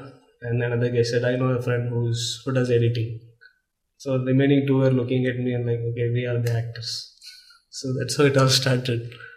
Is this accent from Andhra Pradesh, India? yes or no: yes; Visakhapatnam, Andhra Pradesh, India; The origin, it all started because I grew up in Vizag.